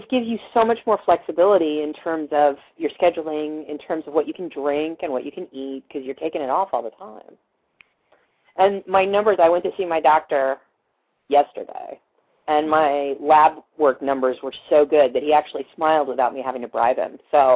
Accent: Maine, United States; now in Seattle, United States; It's the same way in New England, because I came from Maine before I moved to Seattle.

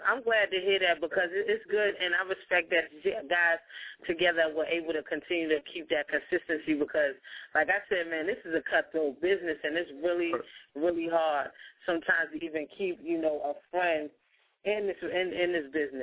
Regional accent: Nigeria; And plus, I'm an African. I'm Nigerian.

